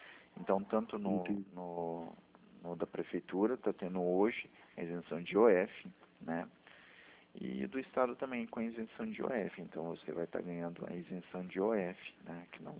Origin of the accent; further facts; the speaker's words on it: Paraná, Brazil; eu sou do Paraná.